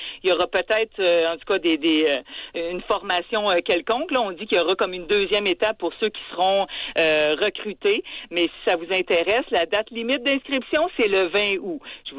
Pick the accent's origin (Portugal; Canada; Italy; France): Canada; chez nous au Canada